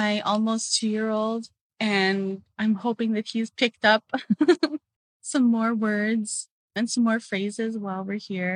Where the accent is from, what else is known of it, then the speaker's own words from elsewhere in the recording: Los Angeles, California, United States; first language Tagalog; also born or lived in Philippines; I moved from the Philippines at 4 years old to Los Angeles with my mom to join my dad and the rest of his family. But I grew up in Los Angeles.